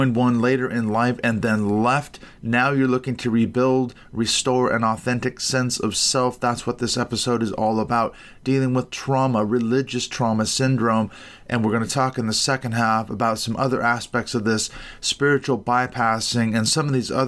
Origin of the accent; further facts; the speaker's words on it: Portland, Oregon, United States; Portland Norm, who's from my hometown of Portland, Oregon